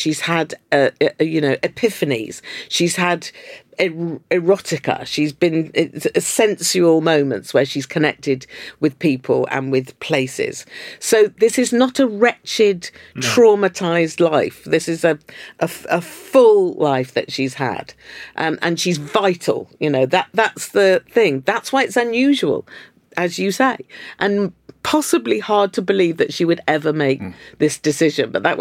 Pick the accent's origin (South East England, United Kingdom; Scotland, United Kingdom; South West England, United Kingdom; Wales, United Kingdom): South West England, United Kingdom; I mean, of course, look, I'm from Cornwall. Pasties mean everything.